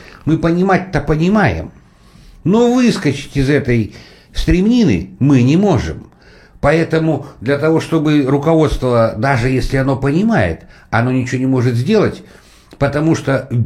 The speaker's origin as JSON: {"language": "Russian", "region": "Sakha Republic", "country": "Russia", "tie": "born or raised there", "said": "потому что я рос в Якутии и в первом, втором, третьем классе уже читал"}